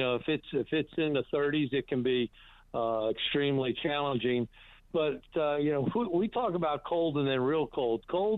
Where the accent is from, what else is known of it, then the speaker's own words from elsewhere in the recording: Florida, United States; now in North Carolina, United States; First time caller. I grew up in Florida, and I'm a SEC fan, a Gator first